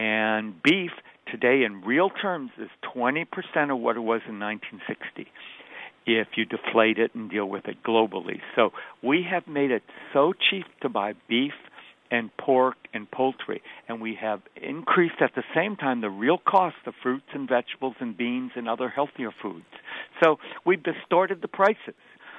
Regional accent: Wisconsin, United States; So, by the way, I'm a Midwesterner by birth. I spent most of my life in Wisconsin.

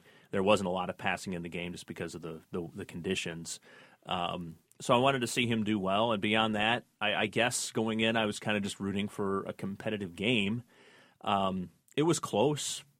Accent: Iowa, United States; moved away as an adult; because I grew up in Iowa rooting for the Hawkeyes my entire life, and then moved here

